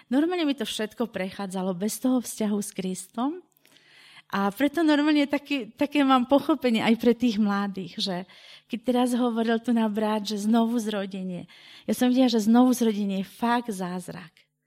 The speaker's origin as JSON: {"language": "Slovak", "town": "Hrádek", "region": "Moravian-Silesian Region", "country": "Czechia", "tie": "born or raised there", "said": "ja pochádzam z Tešinska, narodila som sa v Hrádku Veslesku."}